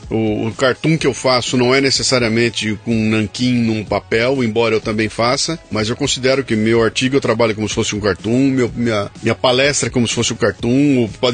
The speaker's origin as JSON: {"language": "Portuguese", "town": "Bauru", "region": "São Paulo", "country": "Brazil", "said": "eu sou de Bauru, interior de São Paulo, minha formação era para ser cartunista e escritor. Eu vim para São Paulo, estudei comunicação, me formei no Mackenzie"}